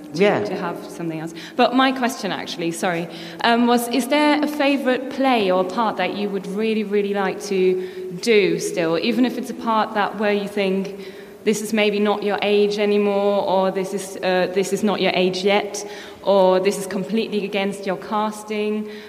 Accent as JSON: {"language": "English", "country": "Germany", "also_born_or_lived": "England", "second_language": "English", "said": "I'm actually from Germany. I trained in England, and I worked on my English so hard that nobody else actually usually thinks I am German."}